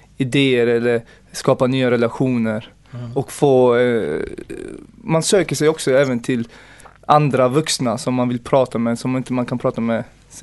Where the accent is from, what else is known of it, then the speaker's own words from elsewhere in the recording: Gothenburg, Västra Götaland County, Sweden; now in Partille, Sweden; och jag är född här i Sverige, i Göteborg. Jag är en riktig göteborgare. Jag är uppvuxen i Hammarkullen, som ligger i Angered.